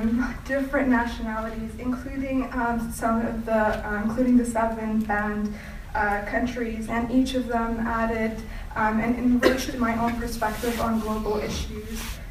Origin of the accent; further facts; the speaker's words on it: Yemen; English is a second language; now in United States; And I'm from Yemen.